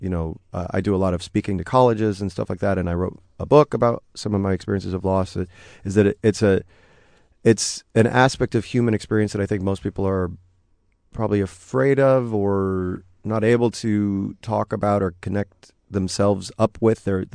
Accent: Chicago, Illinois, United States; I'm from Chicago originally, so.

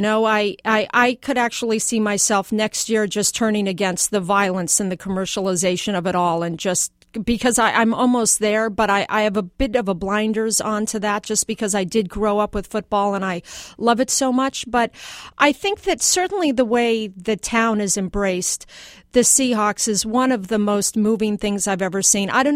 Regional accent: Colorado, United States; Well, I've always been a big football fan. I grew up in Colorado.

